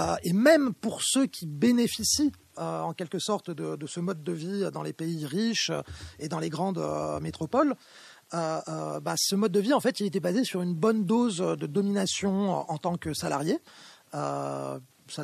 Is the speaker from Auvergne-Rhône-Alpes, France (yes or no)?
no; Paris, Île-de-France, France; born there; Moi, je suis né à Paris